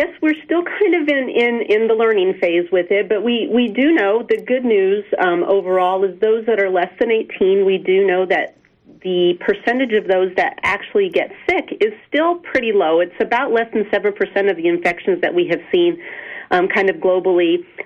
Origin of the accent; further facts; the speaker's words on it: Las Cruces, New Mexico, United States; So I say I'm from Las Cruces. I moved here in high school, and I'm a Mayfield alum, and I'm also an Aggie, diehard Aggie as well, and pretty much stayed in New Mexico